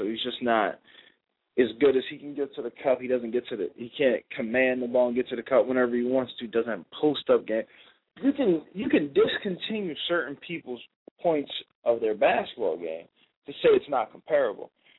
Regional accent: New Jersey, United States; But hey, that's just life when you're growing up in New Jersey.

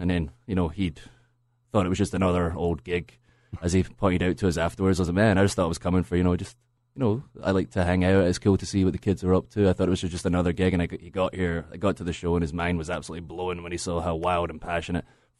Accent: Scotland, United Kingdom; accent: Scottish; however I talk is a Scottish accent, and the best Scottish accent, because I'm actually Scottish.

